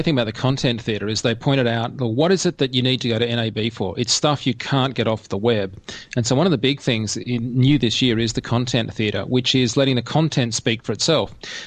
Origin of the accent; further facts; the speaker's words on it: Australia; I'm an Australian. I can't say my own name.